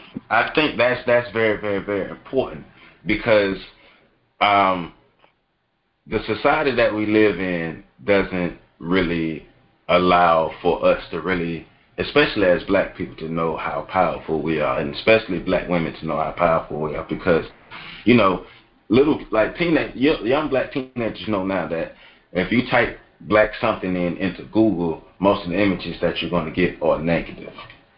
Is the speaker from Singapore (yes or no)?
no; Tallahassee, Florida, United States; I'm from Tallahassee, Florida. It's not a big city. It's a country city. It's the capital city of Florida